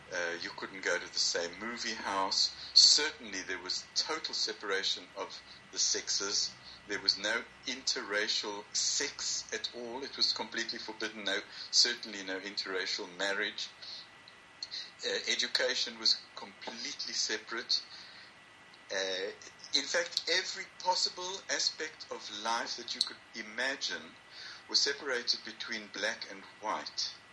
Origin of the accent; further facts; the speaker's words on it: South Africa; As you pointed out, I did grow up in South Africa